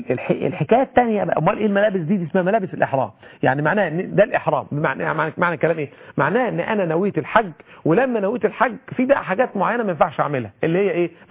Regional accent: Egypt; وإحنا عندنا في مصر عندنا عادات غريبة جدا جدا

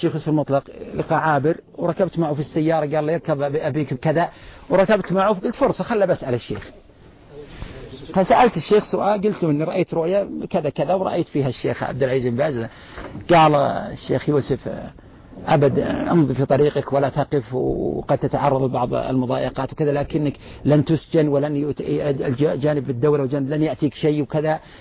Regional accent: Al-Qassim, Saudi Arabia; أنا كنت قبل الحقيقة لما رجعت للقصيم وعند الوالدين

